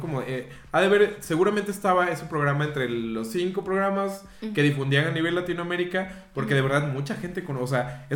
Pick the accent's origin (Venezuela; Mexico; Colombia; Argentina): Mexico; Veracruz; esa es muy arraigada de mi estado, de yo soy de Veracruz.